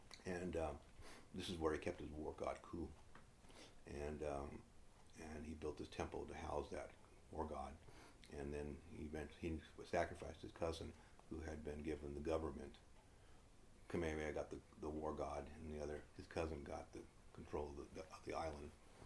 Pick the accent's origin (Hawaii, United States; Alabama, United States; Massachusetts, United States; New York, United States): Hawaii, United States; I have real strong roots in Oregon from pioneer days. And, you know, and also being Hawaiian, I have a lot of interest in this.